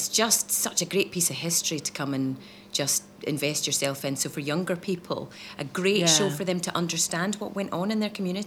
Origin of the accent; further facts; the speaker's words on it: Scotland, United Kingdom; you'll notice that this is a play about Stoke and I'm Scottish.